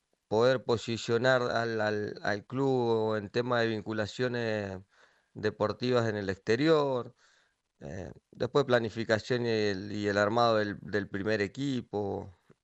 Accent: Argentina; en este caso de Argentina, pues yo soy argentino, no podía jugar en otra selección

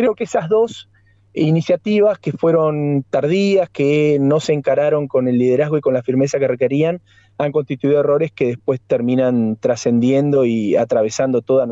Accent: Argentina; Y ojalá que podamos recuperar la autoestima como argentino

